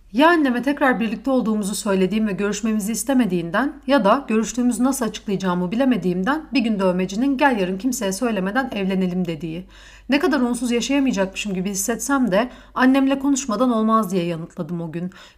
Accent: Istanbul, Turkey; Ama ben İstanbulluyum. Bizde misafire hesap ödetilmez.

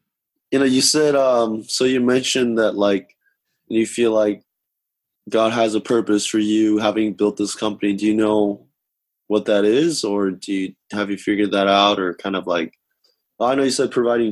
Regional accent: California, United States; because we're both Asians, and I grew up in Orange County

